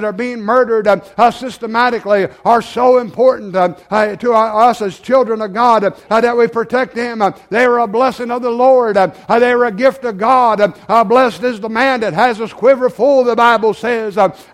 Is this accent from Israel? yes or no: no; United States; born there; I'm blessed because I was born in America.